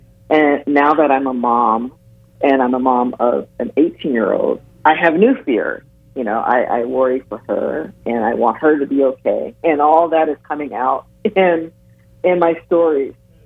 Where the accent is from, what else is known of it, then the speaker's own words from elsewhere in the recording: Los Angeles, California, United States; I growing up in Los Angeles, there's plenty going on here, and I grew up in a part of Los Angeles that had extra spicy things going on.